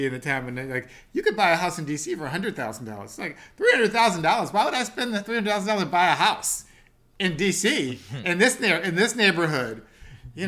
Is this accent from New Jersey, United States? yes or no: no; St. Louis, Missouri, United States; born there; also born or lived in New Hampshire / Boston / San Francisco / Los Angeles; I was born in St. Louis, Missouri, and I haven't lived there since I was a child. But I went to 3 different high schools. I went to college in New Hampshire, law school in Boston, worked in San Francisco, LA, Little Rock, Arkansas